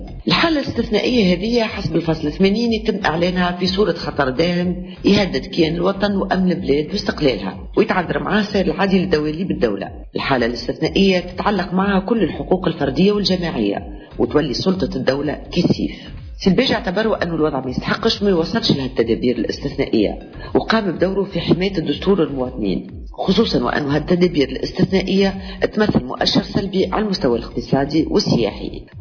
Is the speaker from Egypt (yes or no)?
no; Tunisia; يمثلني ويشرفني كتونسية